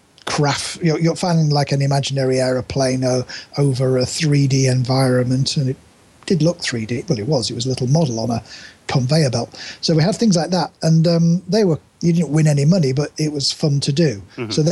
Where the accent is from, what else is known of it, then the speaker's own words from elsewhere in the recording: Yorkshire and the Humber, United Kingdom; where I grew up in East Yorkshire